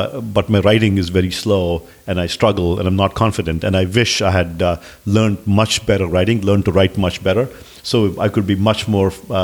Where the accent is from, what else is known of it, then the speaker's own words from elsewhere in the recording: India; Growing up in India, we spent a lot of time on technical skills and math and science and so on.